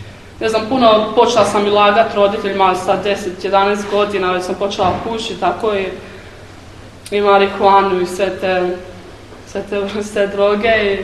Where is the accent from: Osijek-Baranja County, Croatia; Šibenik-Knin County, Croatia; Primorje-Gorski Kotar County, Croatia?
Osijek-Baranja County, Croatia; imam 17 godina, već 10 mjeseci sam u zajednici. Dolazim iz Hrvatske, blizu Osijeka, jedan grad.